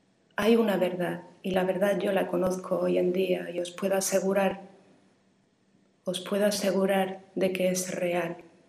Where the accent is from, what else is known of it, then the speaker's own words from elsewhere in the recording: Melilla, Spain; born there; now in Barcelona, Spain; vivo en Barcelona, nací en Melilla. Llevo como 20 años viviendo aquí en Barcelona.